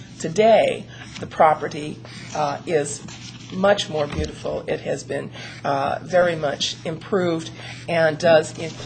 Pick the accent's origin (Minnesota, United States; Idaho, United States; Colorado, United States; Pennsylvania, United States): Idaho, United States; Moscow; I am from Moscow, Idaho.